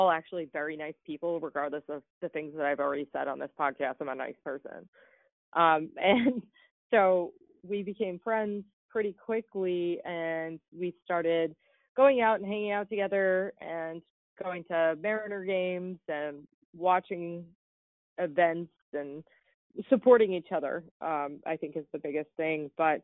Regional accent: New York, United States; Maura came from Colorado. I came from New York.

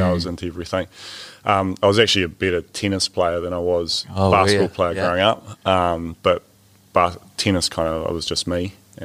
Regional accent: Reefton, West Coast, New Zealand; Yeah, well, Mum and Dad still live in Reefton.

